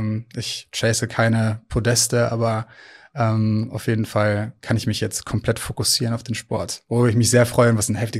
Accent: Rhineland, Germany; now in Hamburg, Germany; ich bin 37 Jahre alt mittlerweile. Ich wohne in Hamburg, ich bin aber aufgewachsen im Rheinland und lebe jetzt schon echt eine lange Zeit hier, würde Hamburg auf jeden Fall als mein Zuhause betiteln.

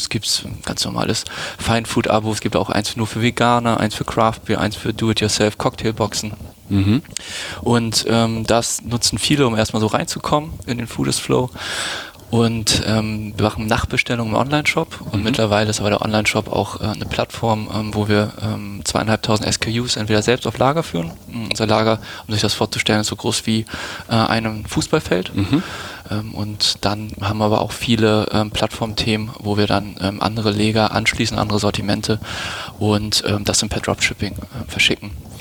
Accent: Lübeck, Schleswig-Holstein, Germany; also born or lived in Hamburg; Dann in Lübeck zur Schule gegangen, ist auch keine Großstadt. Und dann zu der Ausbildung dann nach Hamburg gezogen.

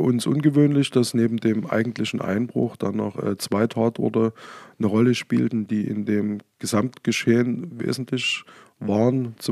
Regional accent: Dresden, Saxony, Germany; Also ich als Dresdner habe auch nie gewusst, was dahinter ist.

